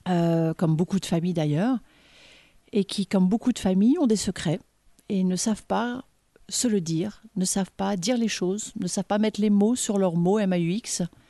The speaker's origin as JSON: {"language": "French", "town": "Paris", "region": "Île-de-France", "country": "France", "said": "Moi, je n'avais jamais vu ça en tant que parisienne."}